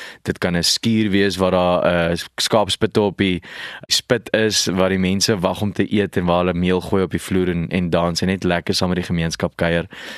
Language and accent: Afrikaans; Pretoria, Gauteng, South Africa; ek het, omdat ek in Pretoria groot geword het, was Hatfield Square was die plek waar ons uitgehang